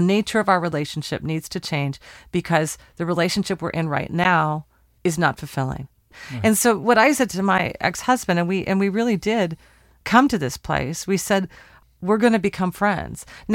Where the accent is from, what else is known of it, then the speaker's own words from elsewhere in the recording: Portland, Oregon, United States; We're recording in my hometown, Portland, Oregon.